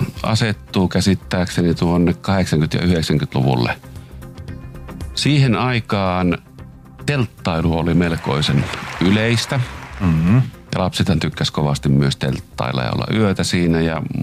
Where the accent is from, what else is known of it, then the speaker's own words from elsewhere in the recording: Jyväskylä, Central Finland, Finland; Nyt mä oon Jyväskylästä lähtöisin